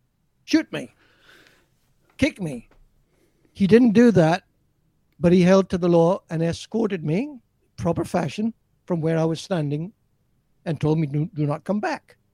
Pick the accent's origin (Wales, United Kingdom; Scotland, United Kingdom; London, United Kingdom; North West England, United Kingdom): Scotland, United Kingdom; born there; I was born in the Orkney Islands in Scotland.